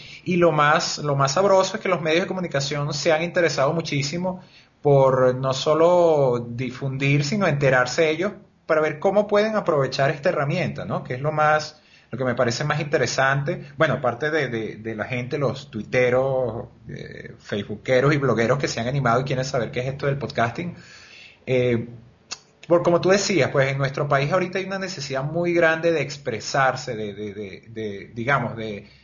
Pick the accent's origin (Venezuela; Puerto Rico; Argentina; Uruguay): Venezuela; te traigo buenas noticias como podcaster venezolana.